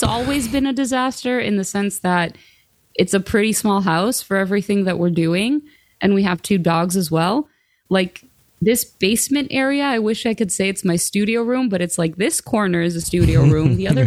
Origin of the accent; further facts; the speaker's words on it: Greece; Because I grew up in Greece, right?